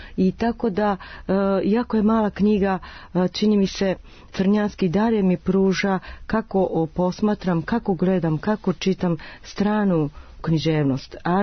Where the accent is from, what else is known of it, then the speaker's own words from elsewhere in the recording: Japan; now in Serbia; Došla sam iz Japana u Jugoslaviju, sad u Srbiji jesam